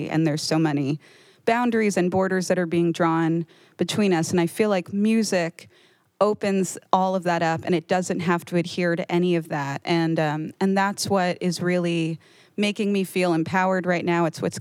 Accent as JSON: {"language": "English", "town": "New York City", "region": "New York", "country": "United States", "tie": "born or raised there", "said": "I grew up in the Bronx. It's like an hour and a half on the train."}